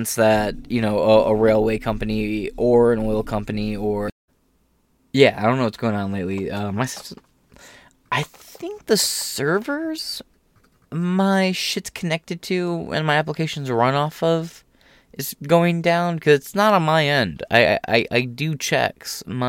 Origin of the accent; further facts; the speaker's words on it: Michigan, United States; I'm from Michigan, right? I say in the Myho area because I spend a lot of my week in Ohio and a large part of my week in Michigan.